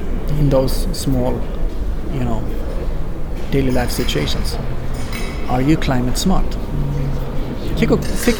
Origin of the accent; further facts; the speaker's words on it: Sweden; Japanese is a second language; それはスウェーデンが、私の母国が1位です